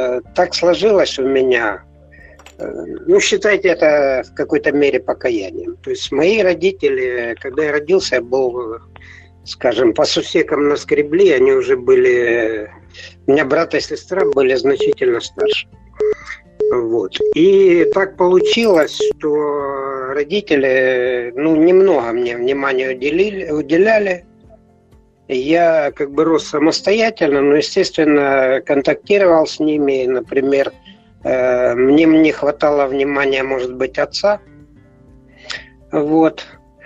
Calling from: Zaporizhzhia, Zaporizhzhia Oblast, Ukraine; Запоріжжя.

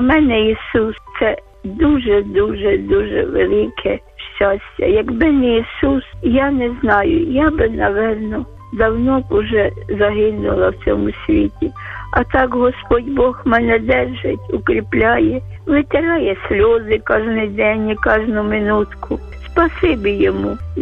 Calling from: Kyiv, Ukraine; я з Оболоні, я з Києва.

